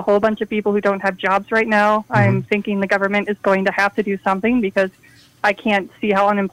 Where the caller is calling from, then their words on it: Denver, Colorado, United States; I'm calling you from Denver, Colorado, actually.